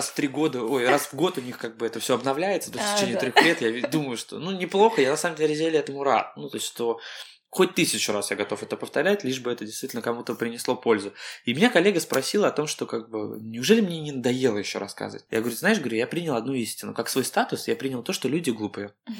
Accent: Moscow, Russia; я москвич, это большой бонус в Москве

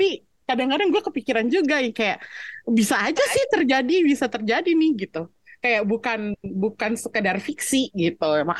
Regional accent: Java, Indonesia; Dan gue pun orang Jawa gitu.

